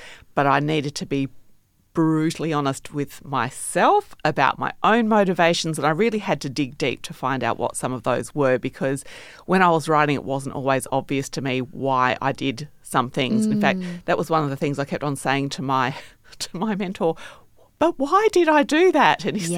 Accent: Australia; Probably being Australian, I just don't take myself that seriously.

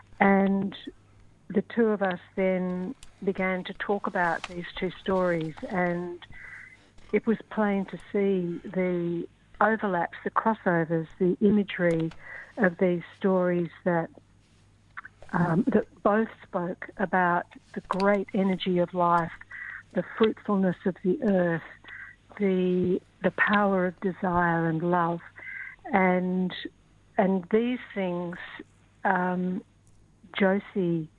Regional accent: Perth, Western Australia, Australia; Well, I'm from Perth

